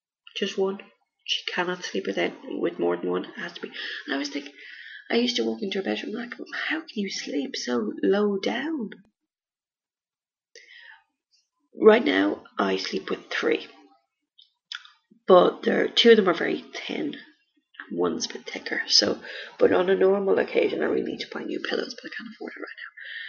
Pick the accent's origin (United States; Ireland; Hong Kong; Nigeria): Ireland; But we're Irish, we do these fun things, and it's the letter OR.